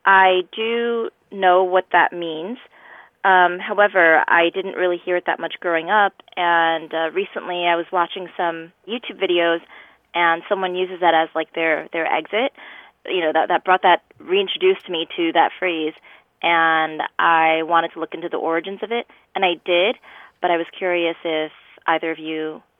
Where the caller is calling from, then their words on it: New York City, New York, United States; Hi, Martha. … I am calling from New York City.